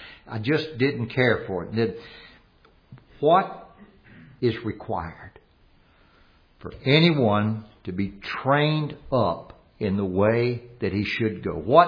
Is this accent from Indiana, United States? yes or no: no; Louisiana, United States; When I was growing up in Louisiana, my dad loved boiled okra.